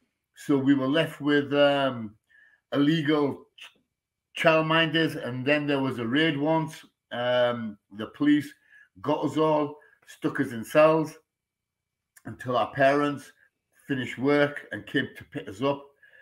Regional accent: Hitchin, East of England, United Kingdom; born there; From born Hitchin. Hitchin, Hertfordshire.

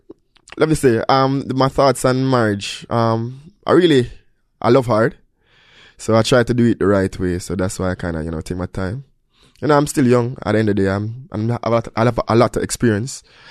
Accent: Jamaica; Remember, I'm from Jamaica, and I'm a kid from Jamaica, and I packed out clubs after clubs

